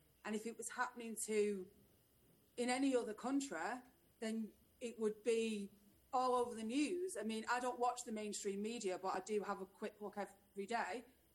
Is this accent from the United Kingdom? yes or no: yes; Sedgley Park, North West England, United Kingdom; I grew up in Sedgley Park, which is a majorly Jewish area.